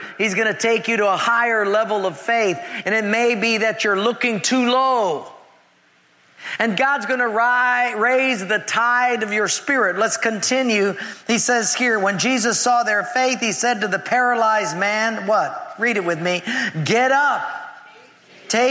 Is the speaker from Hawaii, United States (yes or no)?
yes; Hawaii, United States; I'm from Hawaii, and we boat or surf a lot.